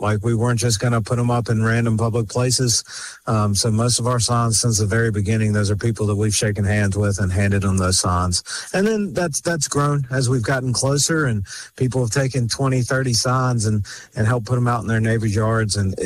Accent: Alabama, United States; So, I grew up in Baldwin County.

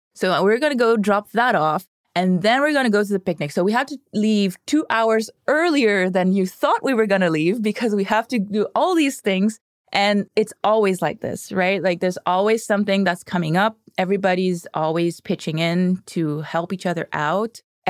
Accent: Mauritius; also born or lived in Canada; So I was born in Canada, and then my parents moved back to Mauritius, which is where they grew up. Mauritius is a tiny island east of Madagascar in the Indian Ocean. It's the only place the dodo bird ever lived. So I grew up there.

